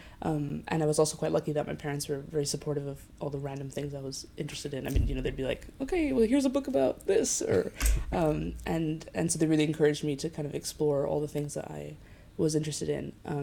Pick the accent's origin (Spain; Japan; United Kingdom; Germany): Spain; Basque Country; also born or lived in United States; I'm from the Basque Country in Spain, near the border with France, and so I grew up there. But my family moved around a lot when I was younger, so we lived in the US for 3 years.